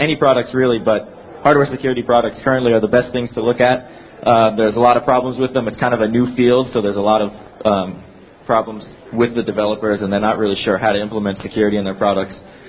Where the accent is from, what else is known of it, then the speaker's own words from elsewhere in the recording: Boston, Massachusetts, United States; So as I said before … I come from Boston, member of Loft Heavy Industries